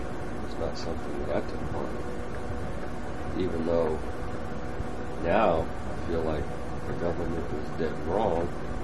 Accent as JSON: {"language": "English", "town": "Suffolk", "region": "Connecticut", "country": "United States", "tie": "born or raised there", "said": "After getting out of school, I went back to my hometown of Suffolk, Connecticut, and worked with Combustion Engineering"}